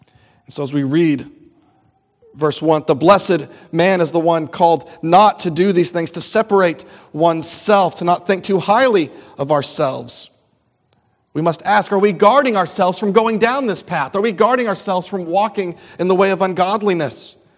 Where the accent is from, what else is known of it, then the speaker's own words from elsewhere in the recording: Texas, United States; maybe being American or being a Texan, we don't like rules.